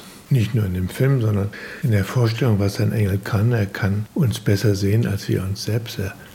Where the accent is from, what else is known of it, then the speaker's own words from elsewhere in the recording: Düsseldorf, North Rhine-Westphalia, Germany; Ich habe halt wirklich gedacht, dass die Welt so ist wie bei uns in Düsseldorf, also alles in Schutt und Asche.